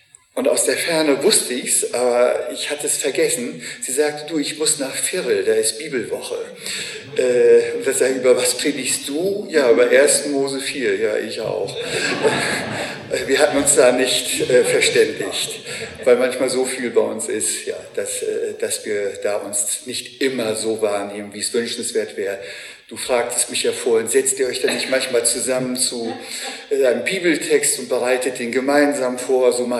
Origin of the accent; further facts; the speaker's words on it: Backemoor, Lower Saxony, Germany; ich bin 59 Jahre und die ersten 19 Jahre meines Lebens bin ich in Backemoor aufgewachsen, in meinem Heimatdorf südlich von Leer.